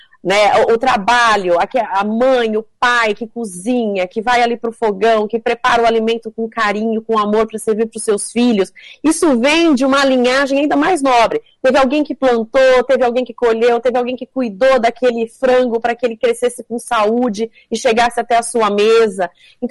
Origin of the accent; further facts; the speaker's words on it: São Paulo, Brazil; born there; embora eu seja paulista, eu nasci em São Paulo. Minha mãe é paranaense, de Pérola, ali da região de perto de Altônia, Xambrê. Minha mãe nasceu ali, meus avós moram, tenho família ali ainda. E o meu pai é mineiro, de Boa Esperança, perto de Varginha